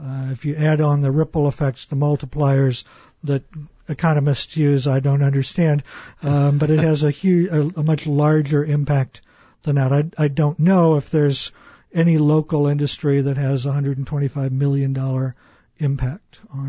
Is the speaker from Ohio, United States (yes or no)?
yes; Ohio, United States; I grew up in northern Ohio. I've lived a bunch of places since then, but the part I grew up in Ohio was right along Lake Erie.